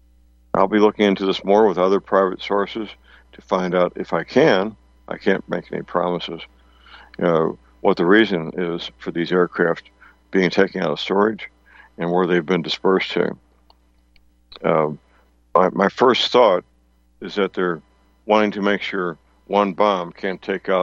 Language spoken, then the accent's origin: English; St. Louis, Missouri, United States; The F-15 is one I'm most familiar with because I live in my hometown of St. Louis.